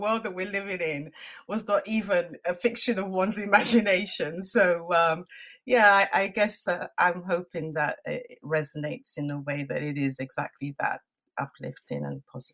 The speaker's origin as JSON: {"language": "English", "country": "Nigeria", "said": "I'm originally from Nigeria, so it's from the Igbo tribe."}